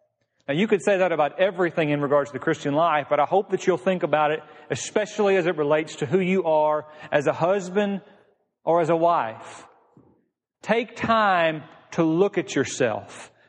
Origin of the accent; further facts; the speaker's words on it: Missouri, United States; it used to always be my assignment whenever I was a teenager growing up in Missouri, was to lead the VBS songs